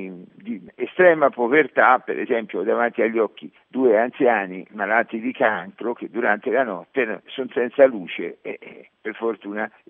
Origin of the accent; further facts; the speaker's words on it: Umbria, Italy; Io vengo dall'Umbria, del terremoto del 97.